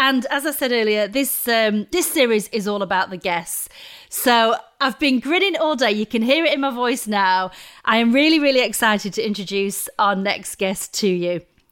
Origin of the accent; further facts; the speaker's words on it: North West England, United Kingdom; call me what you like. I'm from Lancashire, the northwest of England.